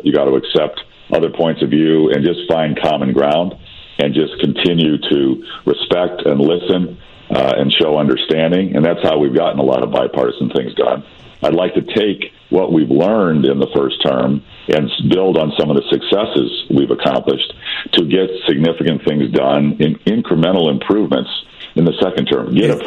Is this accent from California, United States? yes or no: no; Chicago, Illinois, United States; I was born in Chicago and have lived here for 62 years.